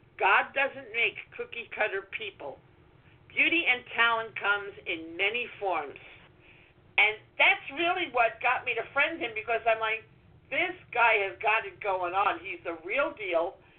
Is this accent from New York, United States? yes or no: yes; Brooklyn, New York, United States; I mean, I'm from Brooklyn.